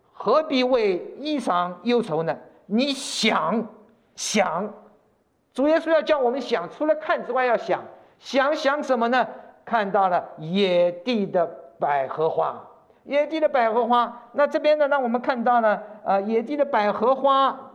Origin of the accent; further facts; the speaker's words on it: Shanghai, China; born there; 那我1个月就在回到了我的家乡。我是生在上海，所以到上海1个月住在那边。